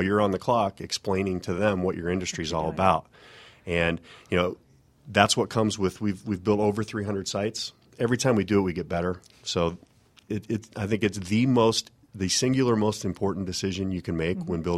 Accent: Colorado, United States; now in Alpharetta, United States; I grew up in Colorado. I live in Alpharetta now, but my parents are both property managers, or they used to be.

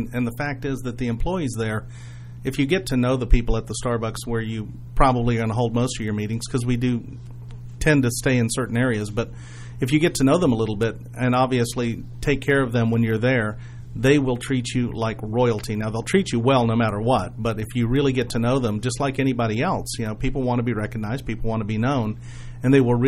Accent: Massachusetts, United States; born there; moved away; I was born in Massachusetts, and when we first moved down here

